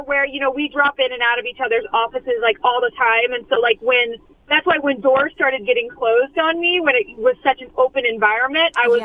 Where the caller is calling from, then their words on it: Los Angeles, California, United States; I'm calling from Los Angeles.